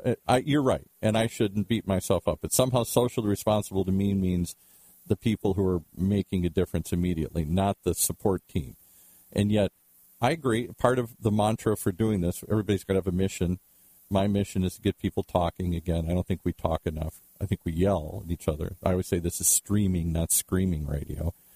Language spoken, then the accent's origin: English; Midwest, United States; But I'm an Irishman. I'm Midwestern. I'm Catholic. All of those things come from my background here.